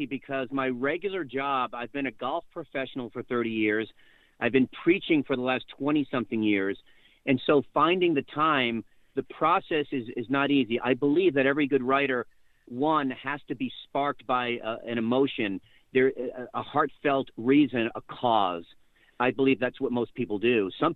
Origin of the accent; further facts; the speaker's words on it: Long Island, New York, United States; moved away as an adult; now in Texas, United States; It really began in Texas. I moved from Long Island, New York to Texas, which is part of the whole story in the first book, Gambling with God, in my early 30s.